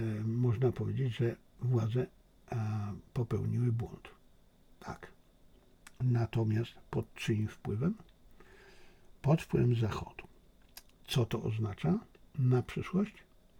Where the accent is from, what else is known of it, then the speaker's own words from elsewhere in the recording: Silesian Voivodeship, Poland; jak to się mawiało u mnie na Śląsku, psińco.